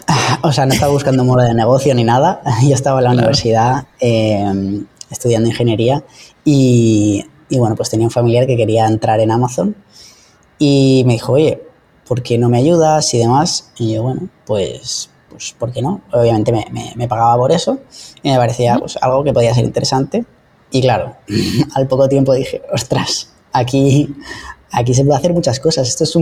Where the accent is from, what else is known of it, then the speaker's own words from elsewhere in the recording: Alicante, Valencian Community, Spain; Pues justamente ahora estoy en Colombia, llevo ya aquí un mes, pero bueno, yo soy de España, la parte de Alicante.